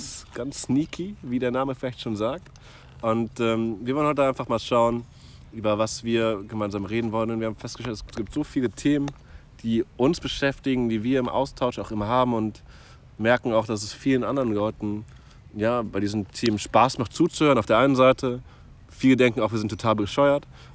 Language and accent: German; Germany; Ich bin in Vereinigten Deutschland groß geworden als Europäer an der Stelle.